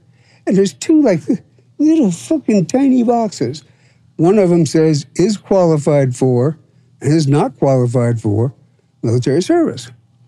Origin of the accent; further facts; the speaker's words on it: St. Petersburg, Florida, United States; And, I said, I'm from St. Pete. Oh, well, y'all live down south.